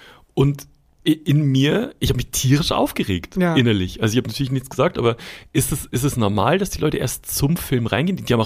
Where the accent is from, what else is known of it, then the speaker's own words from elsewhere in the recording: Schorndorf, Baden-Württemberg, Germany; Wir hatten in dem Dorfkino, wo ich aufgewachsen bin, in Schorndorf